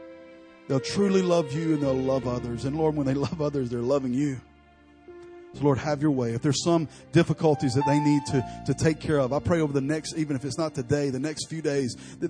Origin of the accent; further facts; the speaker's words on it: Alabama, United States; You know, I'm from the deep south. I'm from Alabama.